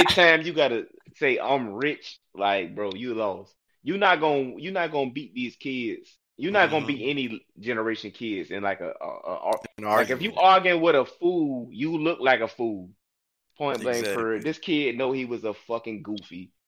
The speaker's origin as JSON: {"language": "English", "town": "Newport News", "region": "Virginia", "country": "United States", "said": "I'm from Newport News. I say this shit every fucking episode. Allen Iverson was ours."}